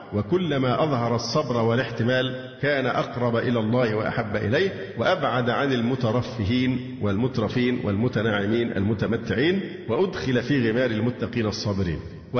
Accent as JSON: {"language": "Arabic", "country": "Egypt", "said": "العادات عندنا في مصر صعبة الحقيقة في موضوع الإفطار، لكن الأوضاع في السعودية الحقيقة أفضل بكثير جدا."}